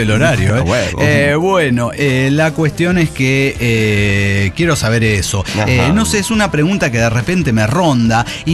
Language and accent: Spanish; Potosí, Bolivia; now in Tarija, Bolivia; yo soy potosino, me siento muy chapaco, pero no dejo de ser potosino, porque pues es la gran combinación.